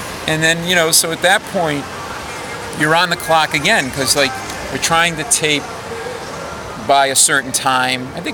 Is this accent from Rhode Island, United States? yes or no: yes; Providence, Rhode Island, United States; You know, I grew up in New England, in Providence. I'm a Red Sox, Celtics, Patriots, Bruins fan.